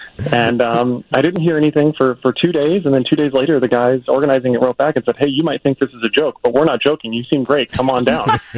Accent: Phoenix, Arizona, United States; I'm from Phoenix. I've skied once.

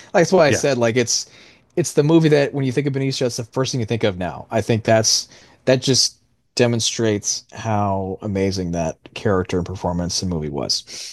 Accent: Vermont, United States; I'm from Vermont. I grew up

